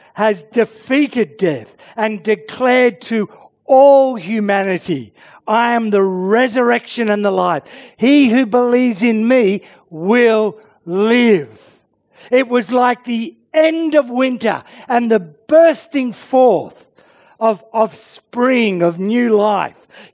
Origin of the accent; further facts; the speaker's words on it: Australia; growing up in Australia, I love the fresh salads, the food of summer, and the fresh fruits of summer.